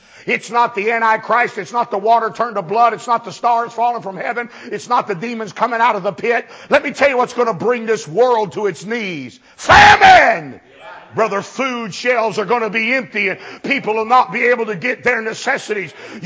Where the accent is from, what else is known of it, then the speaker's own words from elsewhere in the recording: Mississippi, United States; I'm from Mississippi, man. I tell you, we all married cousins in Mississippi.